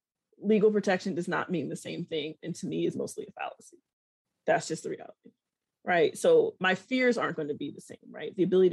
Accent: United States; That's America, right? Like, I'm very American, for yep. better or for worse.

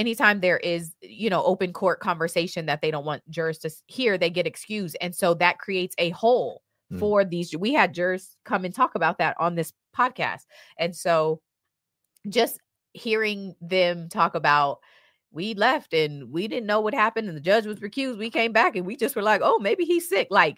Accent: Chicago, Illinois, United States; I grew up in Chicago. I'm an expert.

